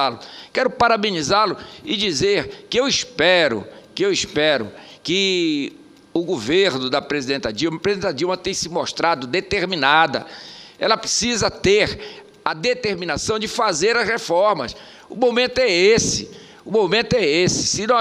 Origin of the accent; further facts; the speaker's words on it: Brazil; nós todos somos brasileiros. Nós queremos esse Brasil avançando